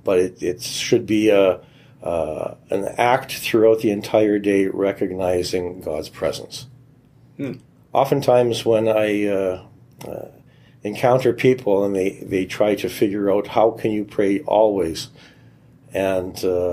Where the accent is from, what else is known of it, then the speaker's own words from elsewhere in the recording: Edmonton, Alberta, Canada; born there; I was born here in Alberta and up in the Edmonton area. I was baptized as Ukrainian Catholic, so I lived the faith right from the very beginning.